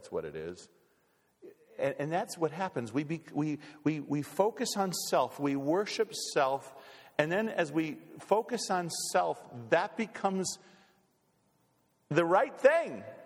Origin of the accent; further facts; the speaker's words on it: Wisconsin, United States; You know, we're Packer fans because we grew up in Wisconsin.